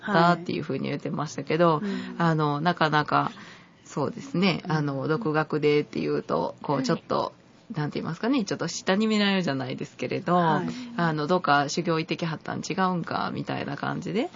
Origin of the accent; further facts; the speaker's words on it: Kyoto, Japan; accent: Kyoto dialect; 本当に京都生まれの京都の話ですけれど、はい、イントネーションがとっても京都弁だと思います。